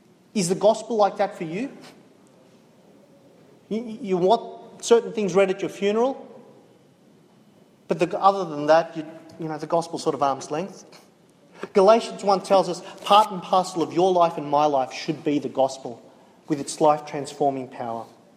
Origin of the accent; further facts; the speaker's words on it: Sydney, New South Wales, Australia; I can write a story about how I've moved countries, how I grew up in Sydney